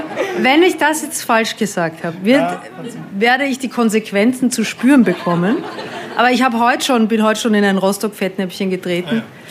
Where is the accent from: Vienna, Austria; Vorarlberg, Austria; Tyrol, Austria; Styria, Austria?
Vienna, Austria; Und das war mir so fern als Wienerin